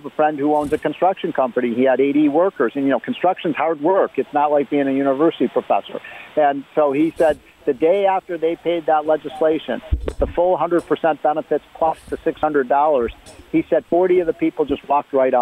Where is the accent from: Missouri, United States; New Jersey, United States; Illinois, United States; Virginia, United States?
Illinois, United States; states like my home state of Illinois, states like Pennsylvania, Michigan, Wisconsin.